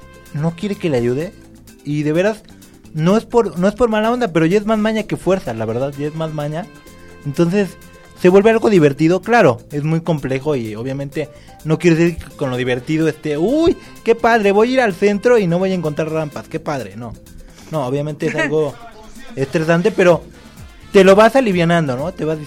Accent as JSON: {"language": "Spanish", "town": "Ciudad Satélite", "region": "State of Mexico", "country": "Mexico", "said": "Yo soy del norte, soy de Satélite, a mucha honra."}